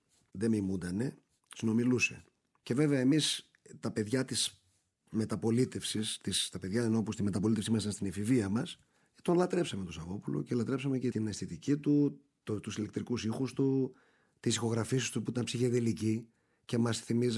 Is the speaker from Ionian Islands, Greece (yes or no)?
no; Athens, Attica, Greece; also born or lived in Serres; Λέω, ήρθα σαν βρέφος από τις Σέρρες στην Αθήνα, στην Πλάκα